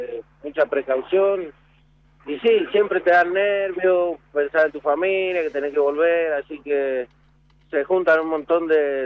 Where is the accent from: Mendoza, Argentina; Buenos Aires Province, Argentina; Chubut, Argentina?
Mendoza, Argentina; nosotros somos acá de Mendoza